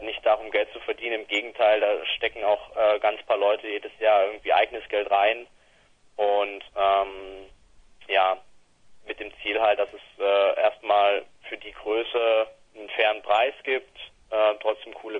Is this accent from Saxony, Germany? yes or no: yes; Saxony, Germany; aus meiner alten Heimat, aus Ostsachsen.